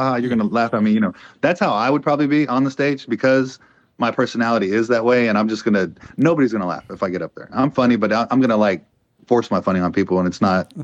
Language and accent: English; Rosenberg, Texas, United States; I'm from Rosenberg, so probably like a month ago when I was down there.